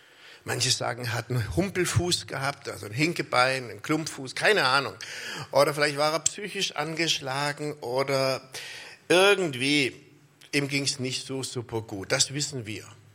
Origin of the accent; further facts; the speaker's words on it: Heidenheim, Baden-Württemberg, Germany; Aber meine Frau und ich wohnen in Heidenheim. Wir sind eigentlich alte Heidenheimer.